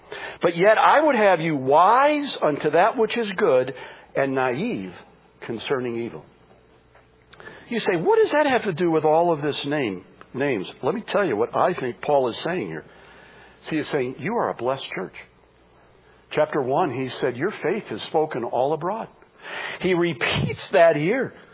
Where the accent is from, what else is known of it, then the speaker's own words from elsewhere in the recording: Michigan, United States; I know I'm from Michigan.